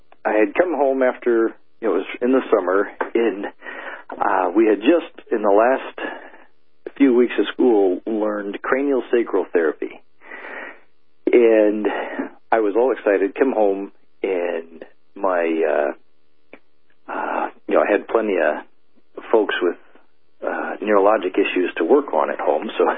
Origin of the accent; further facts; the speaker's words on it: Great Lakes, United States; You know, I grew up in the Great Lakes area